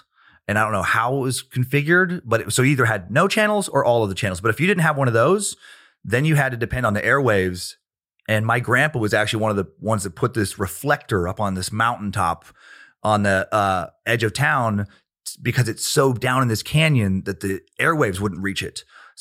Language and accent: English; Riggins, Idaho, United States; also born or lived in Grangeville; I was born in Grangeville, Idaho. Little town. I didn't live there, but only born there because my town didn't have a hospital. So I was born in Riggins, Idaho.